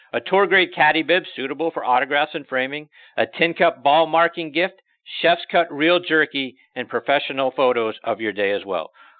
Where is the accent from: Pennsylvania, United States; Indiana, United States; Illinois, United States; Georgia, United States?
Pennsylvania, United States; Pittsburgh; which is about 50 miles northwest of my hometown of Pittsburgh on the Pennsylvania-Ohio border.